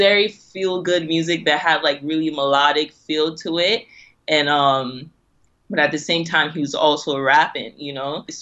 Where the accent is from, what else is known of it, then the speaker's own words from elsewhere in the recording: Ghana; growing up in Ghana, I was listening to like